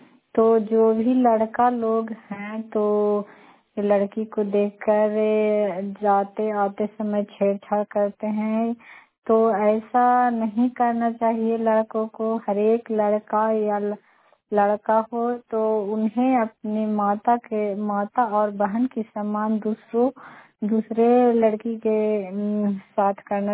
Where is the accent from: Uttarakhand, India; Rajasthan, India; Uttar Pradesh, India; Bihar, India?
Bihar, India; मैं नगर नौसा प्रखंड से हूँ, नालंदा जिला से।